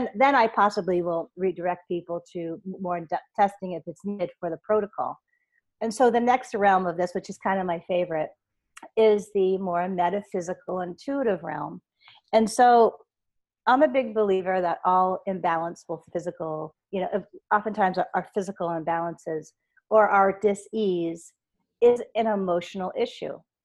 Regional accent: United States; the school that was in my hometown was National University

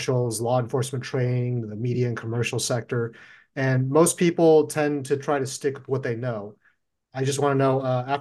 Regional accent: Silicon Valley, California, United States; Certainly, my father, we grew up in Silicon Valley. My dad was a software engineer. He immigrated over from China on a visa, and like he changed companies multiple times throughout my childhood.

